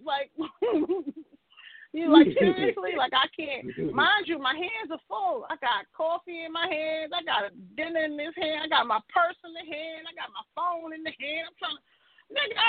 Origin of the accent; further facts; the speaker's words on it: Brooklyn, New York, United States; I'm like, I'm from Brooklyn, son. I'm from Brooklyn, son.